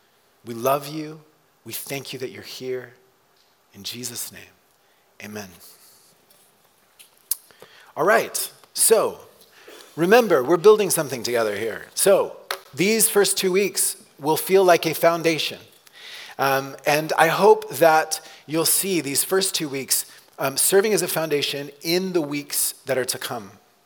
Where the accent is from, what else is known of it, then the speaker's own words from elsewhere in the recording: Texas, United States; also born or lived in Oklahoma / South America; I mentioned last week that I grew up in Texas and Oklahoma. My parents were missionaries. We spent some years in South America.